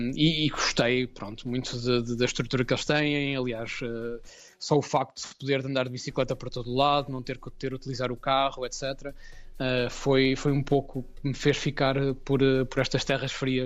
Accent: Portugal; moved away as an adult; a primeira vez que eu saí de Portugal foi quando eu estava a terminar a arquitetura

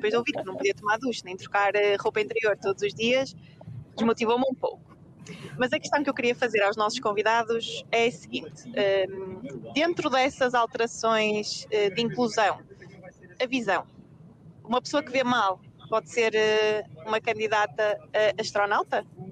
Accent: Guimarães, Braga, Portugal; sou de Guimarães.

